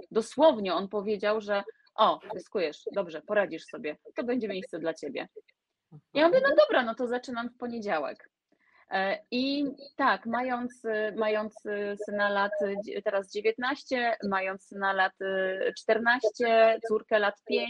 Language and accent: Polish; West Pomeranian Voivodeship, Poland; a pochodzę z małej miejscowości, ze wsi, to dokładnie z Pomorza, z okolic Białogardu